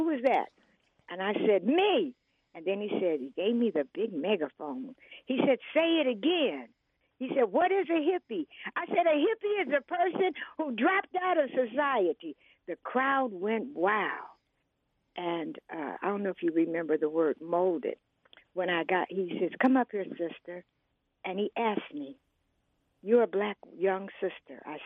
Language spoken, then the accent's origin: English; Phoenix, Arizona, United States; born there; I was born in Phoenix, Arizona, 1947. So that makes me 77 years old this day in 2024. And my parents came from Boley, Oklahoma, and Little Rock, Malvern, Arkansas.